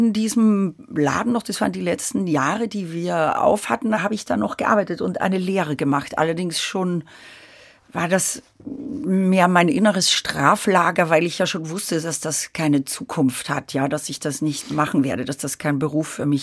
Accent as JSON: {"language": "German", "town": "Ottensheim", "region": "Upper Austria", "country": "Austria", "tie": "born or raised there", "said": "So, ja, ich bin in Linz im Krankenhaus geboren, aber in Ottensheim"}